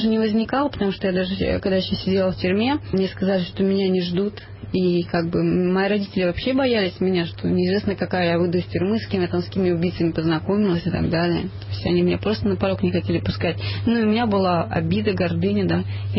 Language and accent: Russian; Saint Petersburg, Russia; born there; Я родилась в Ленинграде и в полной семье, да.